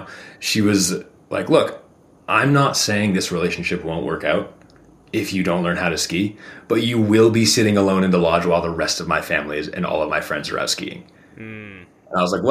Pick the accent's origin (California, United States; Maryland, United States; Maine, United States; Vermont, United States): Maine, United States; I only learned, despite growing up in Maine, like by one of the East Coast famous mountains, I only learned to ski like 4 years ago